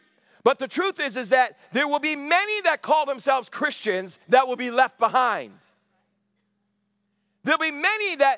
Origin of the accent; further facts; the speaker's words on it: Massachusetts, United States; Well, I'm a Catholic. I'm from Massachusetts. The French Canadians, amen.